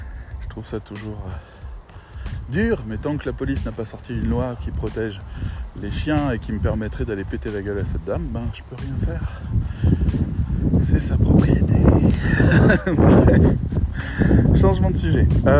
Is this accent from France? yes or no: yes; France; Bon, en tant que bon français